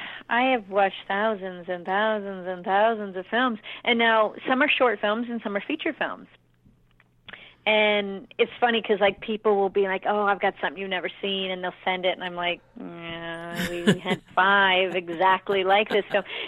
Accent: Orlando, Florida, United States; And yeah, and then as for Florida, I am from Orlando, and I always thought how fun it would be to bring it there.

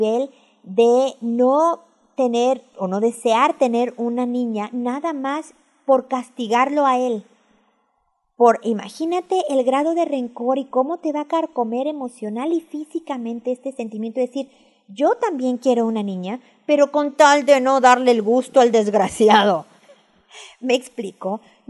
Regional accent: Mexico City, Mexico; accent: Mexican; now in Chile; Tenemos un año viviendo en Chile y yo soy mexicana, como pueden oír por mi acento. Y el día de hoy nevó en la parte en donde yo vivo. Es increíble porque como mexicana, prácticamente chilanga, como decimos, de la Ciudad de México

